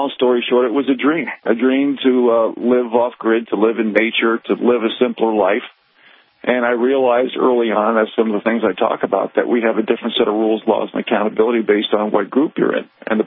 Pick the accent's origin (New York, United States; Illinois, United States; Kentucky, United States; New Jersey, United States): New York, United States; New York City; moved away as an adult; I came from New York City. I spent my first 26 years in the metropolitan area of New York City.